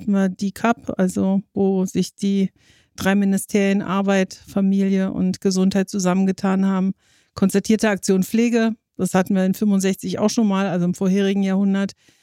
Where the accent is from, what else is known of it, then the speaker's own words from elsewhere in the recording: Berlin, Germany; also born or lived in Stuttgart; Mein Vater ist Berliner und meine Mutter kommt aus dem Schwabenland. Von daher bin ich tatsächlich in Stuttgart geboren, aber in Berlin aufgewachsen von klein auf und fühle mich auch von ganzem Herzen als Berlinerin.